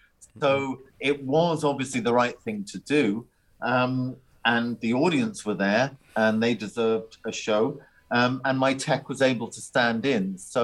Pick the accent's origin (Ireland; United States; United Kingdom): Ireland; Growing up in Ireland, it's very much a drink culture.